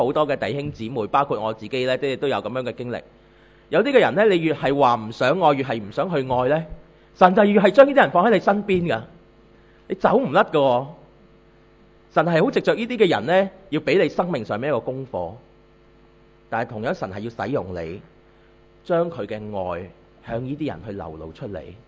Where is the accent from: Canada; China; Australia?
China; 我哋中国人咧成日都话咧